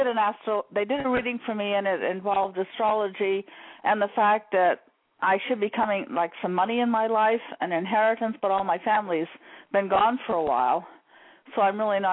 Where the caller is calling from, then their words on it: Maine, United States; from Maine.